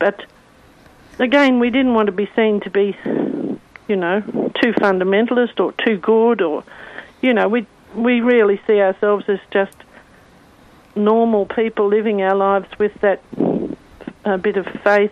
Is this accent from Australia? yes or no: yes; Victoria, Australia; I'm a country girl. I was brought up in Western Victoria and on a farm. So I'm a farm girl too, and in a Catholic family where religion and faith was pretty important but not talked about all the time.